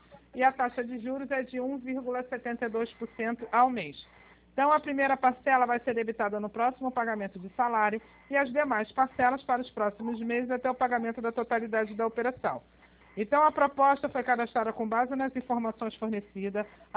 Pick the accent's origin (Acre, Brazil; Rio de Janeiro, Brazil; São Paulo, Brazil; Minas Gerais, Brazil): Rio de Janeiro, Brazil; Nova Iguaçu; sou de Nova Iguaçu.